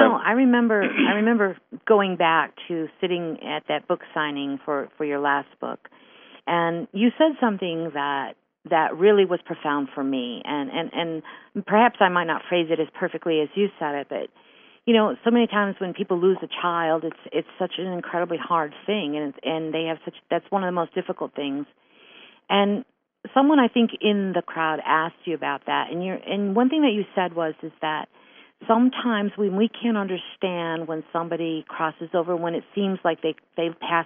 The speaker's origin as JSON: {"language": "English", "region": "New York", "country": "United States", "lives_now": "Pennsylvania, United States", "said": "I'm from New York, okay? I live in Pennsylvania."}